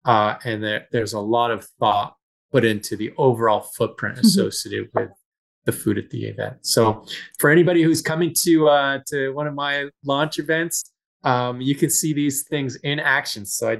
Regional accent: Calgary, Alberta, Canada; So, Calgary is my hometown.

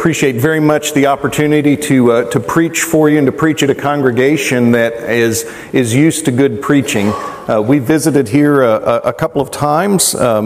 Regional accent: Kentucky, United States; moved away; Now, I grew up in Kentucky. And there's a little bit of animosity between Hoosiers and Kentuckians.

